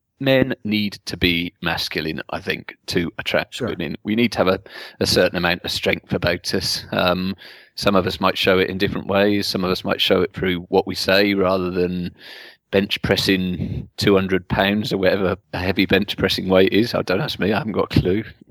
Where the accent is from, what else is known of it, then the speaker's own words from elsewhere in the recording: United Kingdom; I keep talking about my Britishness